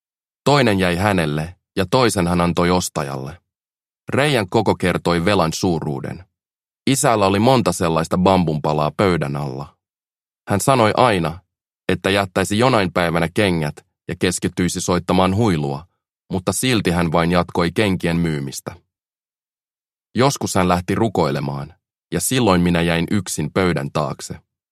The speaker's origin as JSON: {"language": "Finnish", "country": "Guinea", "tie": "born there", "first_language": "Pulaar", "second_language": "Finnish", "said": "Synnyin Guineassa, mutta en Guinea-Bassaussa, enkä päivän tasaajan Guineassa. On vielä yksi Guinea, jonka pääkaupunki on Conakry."}